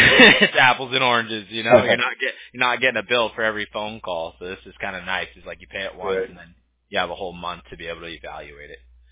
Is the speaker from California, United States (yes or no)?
yes; California, United States; Okay, I gotcha. I grew up in Southern California.